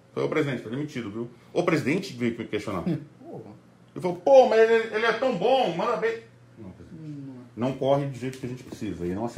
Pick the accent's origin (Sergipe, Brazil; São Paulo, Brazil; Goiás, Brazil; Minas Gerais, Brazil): São Paulo, Brazil; Campinas; Aqui é minha casa, eu sou campineiro.